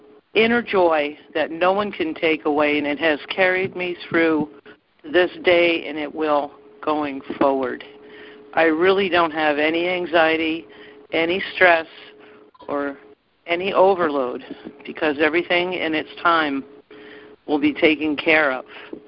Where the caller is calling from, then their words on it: Connecticut, United States; Yes, I'm the 860 from Connecticut.